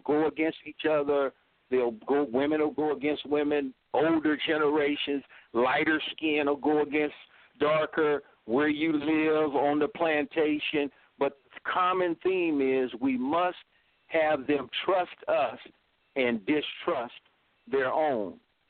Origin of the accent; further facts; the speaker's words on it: Sacramento, California, United States; I'm from Sacramento, California